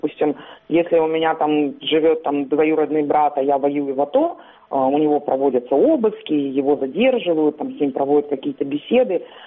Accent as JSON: {"language": "Ukrainian", "region": "Crimea", "country": "Ukraine", "said": "тому що я сама кримчанка"}